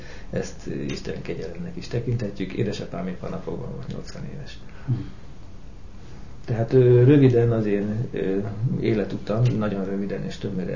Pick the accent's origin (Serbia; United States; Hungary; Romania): Hungary; Barcs, Somogy; born there; Én egy 4 gyermekes családban születtem, Barcson egész pontosan 1955-ben.